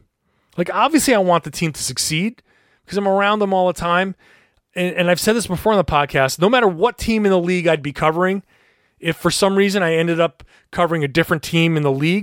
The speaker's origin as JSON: {"language": "English", "region": "Rhode Island", "country": "United States", "tie": "born or raised there", "said": "I grew up in Rhode Island. I grew up on Larry Bird and Kevin McHale. And obviously, I grew up a Celtics fan."}